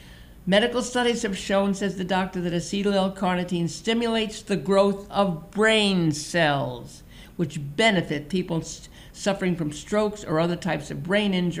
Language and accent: English; Brooklyn, New York, United States; I'm not from the South, except the South of New York. Like it's called Brooklyn.